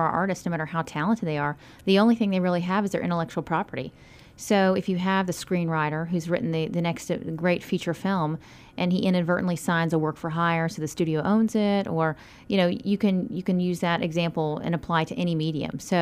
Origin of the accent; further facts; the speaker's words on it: Atlanta, Georgia, United States; Well, I'm from Atlanta.